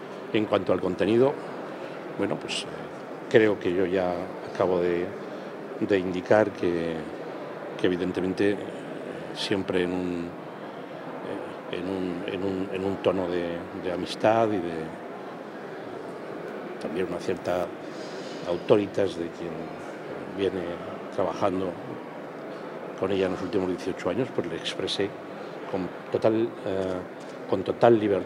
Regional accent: Castile and León, Spain; en el proyecto de mi tierra, en el proyecto de Castilla y León

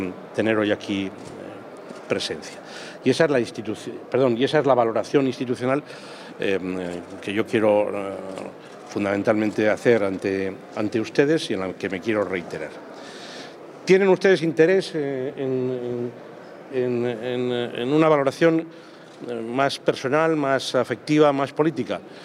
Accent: Castile and León, Spain; en el proyecto de mi tierra, en el proyecto de Castilla y León

